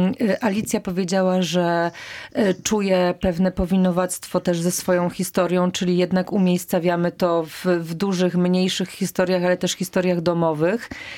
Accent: Gorlice, Lesser Poland, Poland; Ja jestem z Gorlic, też nie jestem wciąż u siebie.

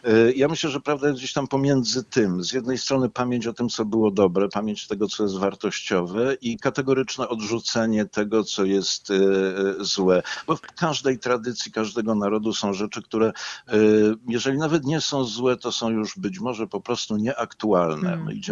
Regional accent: Warsaw, Masovian Voivodeship, Poland; born there; also born or lived in Jerusalem; now in Gdańsk, Poland; urodziłem się w Warszawie. To jesteś z Warszawy? Nie, nie jestem z Warszawy. Jestem teraz z Gdańska. Kiedyś byłem z Warszawy. Kiedyś mieszkałem w Jerozolimie. Wtedy byłem z Jerozolimy.

